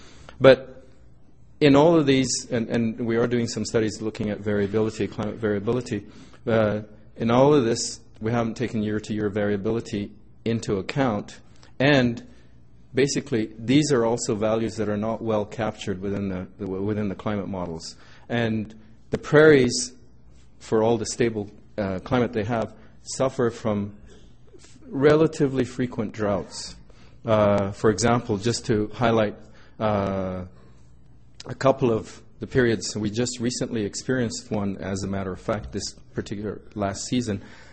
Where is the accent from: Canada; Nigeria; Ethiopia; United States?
Ethiopia; I'm originally from Ethiopia.